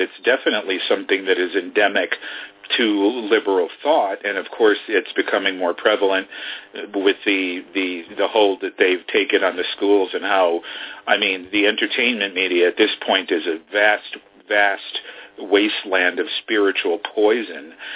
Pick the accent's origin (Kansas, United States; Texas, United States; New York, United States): New York, United States; that's something that I was exposed to early growing up in New York.